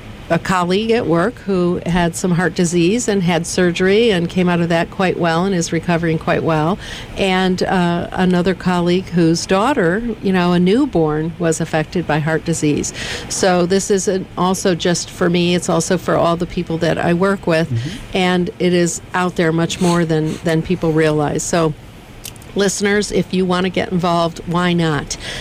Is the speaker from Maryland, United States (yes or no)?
no; Michigan, United States; I'm from Michigan, John. I can take it.